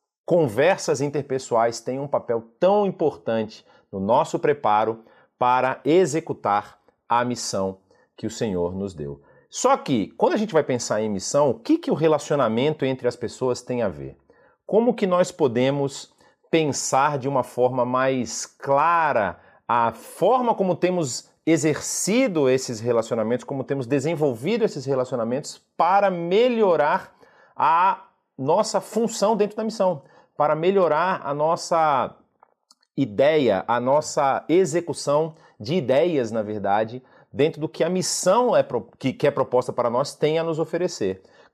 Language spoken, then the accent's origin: Portuguese; Bahia, Brazil; also born or lived in Rio Grande do Sul; Eu sou um gaúcho que fui criado na Bahia, então eu tomo acarajé com chimarrão